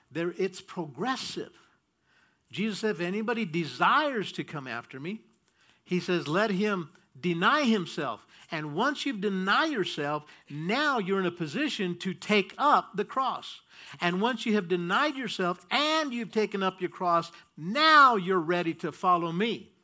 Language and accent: English; Morenci, United States; we grew up together in Morenci